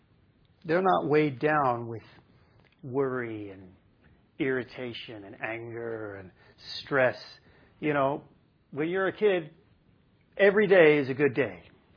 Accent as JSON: {"language": "English", "country": "United Kingdom", "said": "I don't know what it is about being British, right?"}